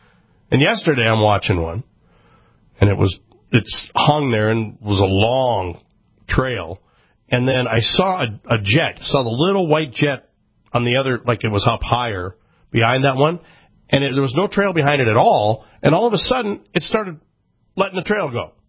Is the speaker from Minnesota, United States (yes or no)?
yes; Minneapolis, Minnesota, United States; I remember going, growing up in the Twin Cities, going out to Cedar Hills to go skiing back in the day.